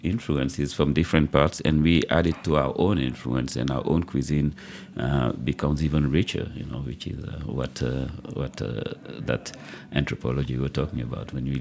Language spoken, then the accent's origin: English; Dakar, Senegal; for me, who were born and raised in Dakar, to go to my grandparents' land in the south in Casamance, I'd have to go through another country.